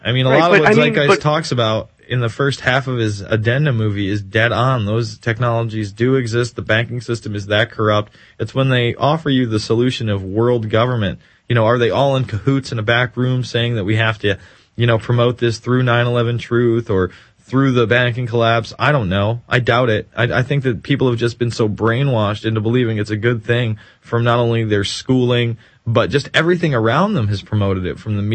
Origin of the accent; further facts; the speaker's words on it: New York, United States; I'm not from New York City. I'm from upstate New York.